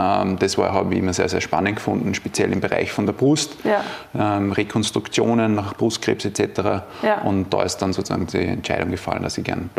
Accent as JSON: {"language": "German", "town": "Linz", "region": "Upper Austria", "country": "Austria", "lives_now": "Vienna, Austria", "said": "Habe zwei Ordinationen, eine hier im schönen Wien und in meinem Heimatbundesland in Linz in Oberösterreich."}